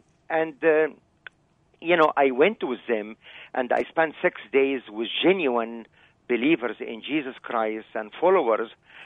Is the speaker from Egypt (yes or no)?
yes; Egypt; I was born and raised in Egypt with Muslims, my neighbors